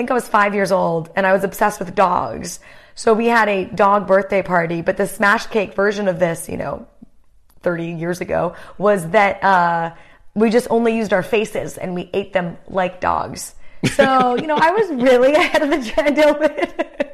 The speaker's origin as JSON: {"language": "English", "country": "United States", "said": "I'm embarrassed because I'm an American, and apparently this is a huge trend in America for babies"}